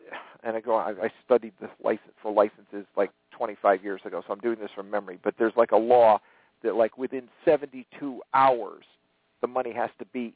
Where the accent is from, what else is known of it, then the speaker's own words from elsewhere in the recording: New England, United States; and I'm from New England, and I remember there was a big controversy during her election